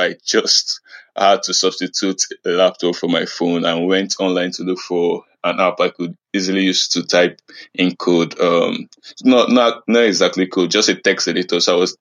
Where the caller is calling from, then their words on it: Lagos, Nigeria; Lagos, Nigeria.